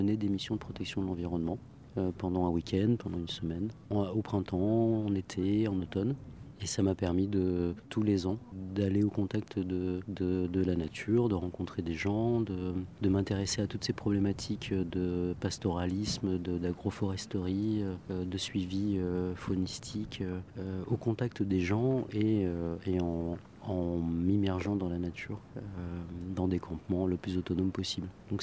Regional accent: Paris, Île-de-France, France; J'arrivais, moi, de la ville, je suis parisien

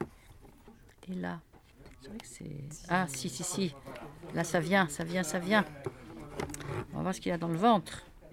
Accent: Royan, Nouvelle-Aquitaine, France; Enfin, je ne suis pas de La Chapelle, je suis du Royan.

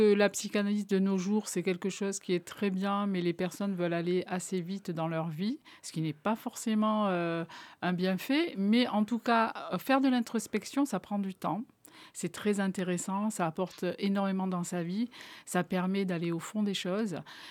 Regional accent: Montpellier, Occitanie, France; Alors, je viens de Montpellier.

